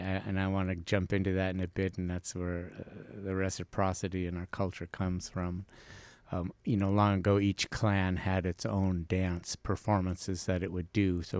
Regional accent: Wrangell, Alaska, United States; I am born and raised in Wrangell. I am actually of Wunungak descent, but adopted into the Kiksetis.

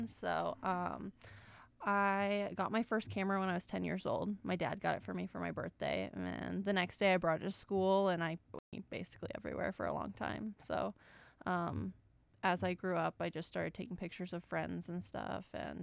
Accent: Alaska, United States; I'm actually from here, formerly known as … I'm from here.

